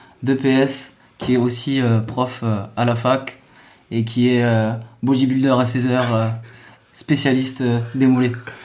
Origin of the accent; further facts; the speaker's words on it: Toulouse, Occitanie, France; parfois, on n'a pas besoin de préciser justement qu'on vient de Toulouse, ça s'entend.